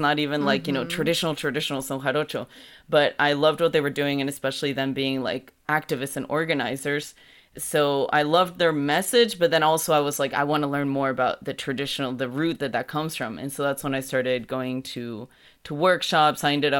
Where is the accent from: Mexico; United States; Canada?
Mexico; how is it that I'm from Mexico, but I know very little really about the music of where I'm from?